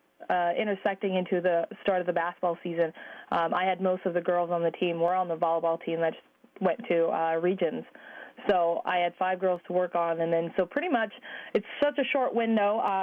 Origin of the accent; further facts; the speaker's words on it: Kodiak, Alaska, United States; I grew up in Kodiak, Alaska.